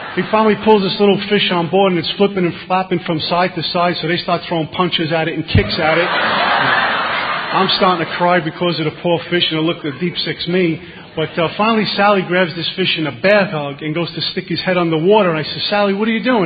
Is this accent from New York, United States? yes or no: yes; New York, United States; I grew up in Bensonhurst, Brooklyn, where the only crime for membership there is a pinky ring, sunglasses, and gold jewelry.